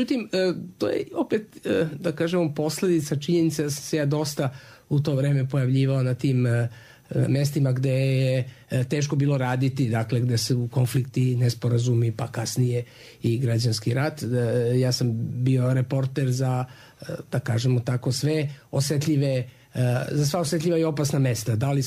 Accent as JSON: {"language": "Serbian", "town": "Dubrovnik", "region": "Dubrovnik-Neretva County", "country": "Croatia", "tie": "born or raised there", "also_born_or_lived": "Belgrade, Serbia / Montenegro", "said": "mi iz Danilograda u Crnoj Gori, moja cela porodica, brati i dve sestre, mi smo rođeni u Beogradu, ali smo odrastali i u Dubrovniku i u Crnoj Gori, kod naših baba, kod dede"}